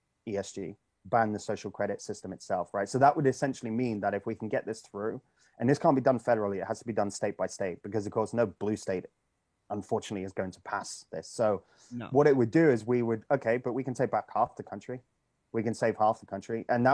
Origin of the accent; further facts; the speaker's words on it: United Kingdom; You know, I come from the United Kingdom originally.